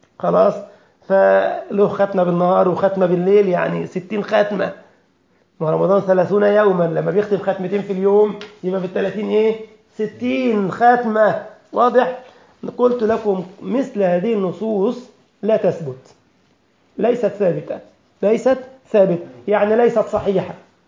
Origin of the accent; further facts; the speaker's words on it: Egypt; حتى عندنا في مصر يقول لك مصر ما تبنتش في يوم.